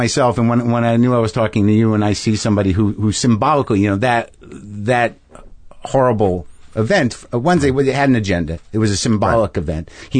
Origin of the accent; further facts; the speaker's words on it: New Mexico, United States; I grew up in New Mexico.